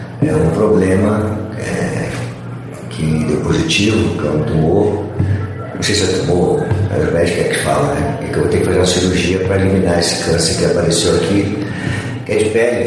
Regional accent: Minas Gerais, Brazil; como eu sou mineirinho, né?

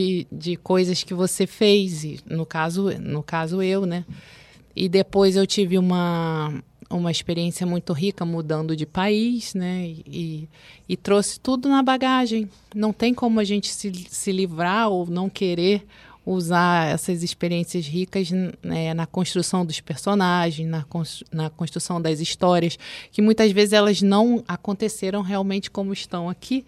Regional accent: São Paulo, Brazil; eu brincava lá na rua onde eu morei, na minha infância, em São Paulo.

